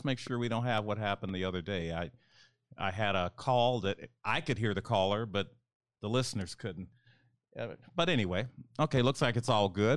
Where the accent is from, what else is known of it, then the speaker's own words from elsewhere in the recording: Texas, United States; the state of Texas, my home state, has yet to expand Medicaid